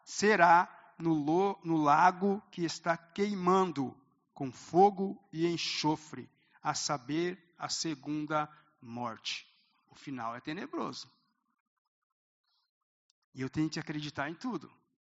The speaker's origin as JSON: {"language": "Portuguese", "town": "Ibaiti", "region": "Paraná", "country": "Brazil", "tie": "born there", "said": "eu ia voltar para a minha terra, onde eu nasci. Ibaiti"}